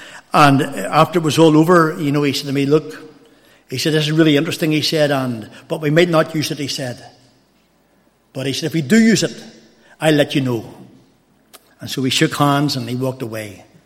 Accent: Drogheda, Leinster, Ireland; He said, where are you from? I'm from Drogheda.

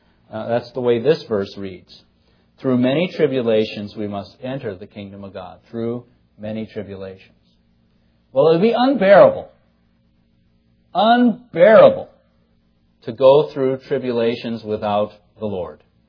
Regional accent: Illinois, United States; I'm from Illinois, but I prefer Florida to Illinois.

